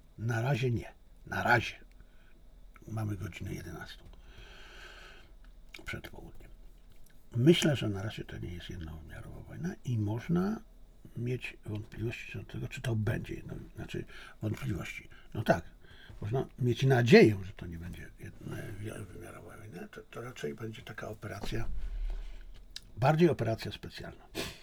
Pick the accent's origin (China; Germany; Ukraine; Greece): China; Polish is a second language; Ja jestem Chińczykiem, ja czuję się Chińczykiem, ja czuję interesy chińskie.